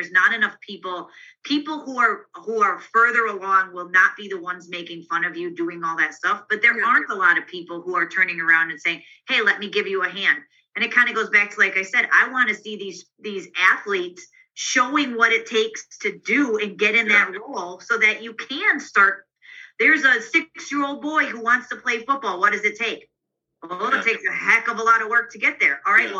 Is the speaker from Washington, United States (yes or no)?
no; Milwaukee, Wisconsin, United States; I'm from Milwaukee, so.